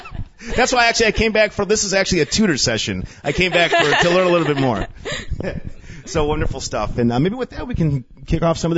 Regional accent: United States; And since I'm American, I can say that this is a wonderful place to come and learn

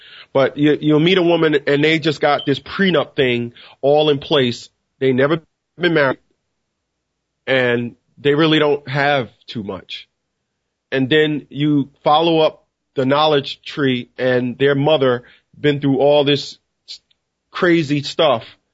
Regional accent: Newark, New Jersey, United States; I am from Newark, New Jersey. I was brought up in poverty.

